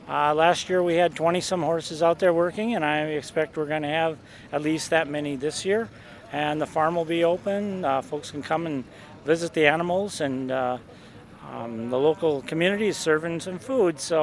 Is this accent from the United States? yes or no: yes; Hibbing, Minnesota, United States; I'm from Hibbing. There's folks from Bemidji.